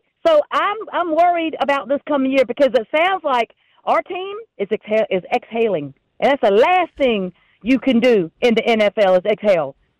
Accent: Rocky Mount, North Carolina, United States; I am on Highway 95, about 20 miles north of my hometown of Rocky Mount.

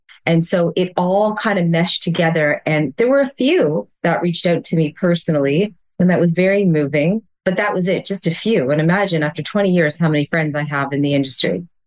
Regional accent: Canada; Being Canadian is incredibly important to me and to my family, but being Jewish is part of who I am.

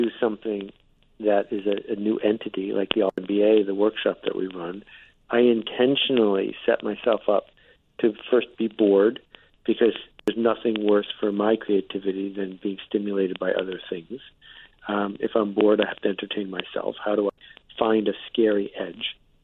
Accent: Algonquin Park, Ontario, Canada; also born or lived in Buffalo, United States; No, honorary. I'm from Buffalo, but I grew up in Algonquin Park.

